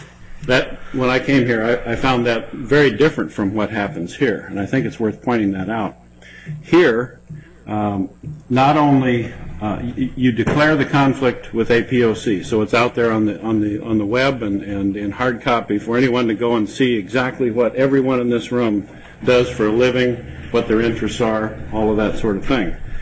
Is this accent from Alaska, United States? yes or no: yes; Fairbanks, Alaska, United States; I wanted to say my piece, since I'm from Fairbanks, where the DNA on this article starts.